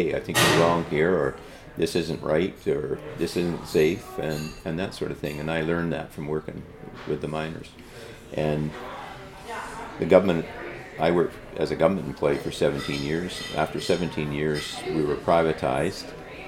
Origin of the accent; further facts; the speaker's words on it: Royston, British Columbia, Canada; I grew up in Royston.